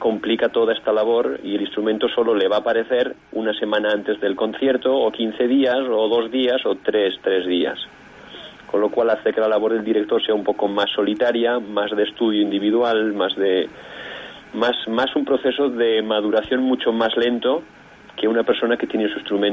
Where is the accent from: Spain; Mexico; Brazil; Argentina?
Spain; Calahorra, La Rioja; o en mi pueblo, en Calahorra, o en Vitoria, hasta esa época no lo podía hacer.